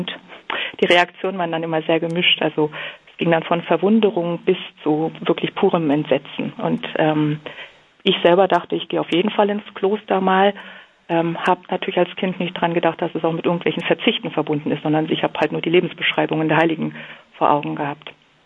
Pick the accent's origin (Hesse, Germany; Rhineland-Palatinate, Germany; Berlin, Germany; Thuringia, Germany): Berlin, Germany; born there; ich bin jetzt in Berlin geboren, habe halt koreanische Wurzeln. Und meine Mama, die kommt aus einer sehr tief religiösen, katholischen Familie.